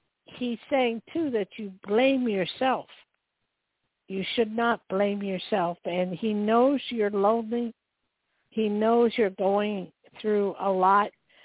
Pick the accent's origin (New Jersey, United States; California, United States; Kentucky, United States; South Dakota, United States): New Jersey, United States; I was born and raised in Jersey.